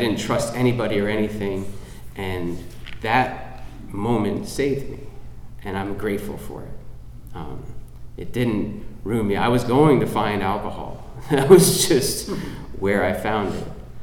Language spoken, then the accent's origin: English; New Jersey, United States; I'm from New Jersey. It's a terrible place to be from. It's literally the worst, maybe besides Ohio. Not with pride, but I was from there. Right outside of New York City, I'm from a working class family.